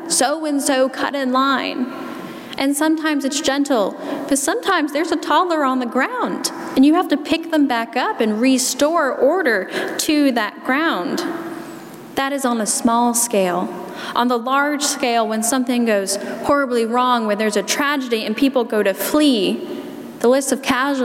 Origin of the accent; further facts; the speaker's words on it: South Carolina, United States; accent: South Carolina; And in my South Carolina accent, I'm going to say Bethsaida a lot, so I apologize for that.